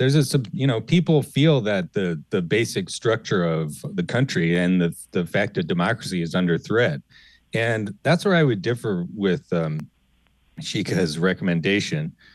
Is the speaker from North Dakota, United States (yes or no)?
no; Pennsylvania, United States; In my home state of Pennsylvania